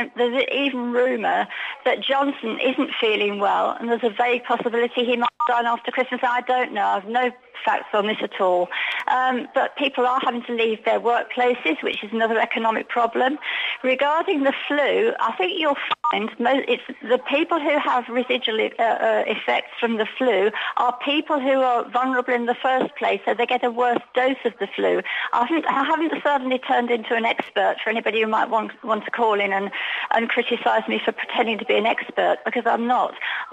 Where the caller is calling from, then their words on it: Alicante, Valencian Community, Spain; Alicante.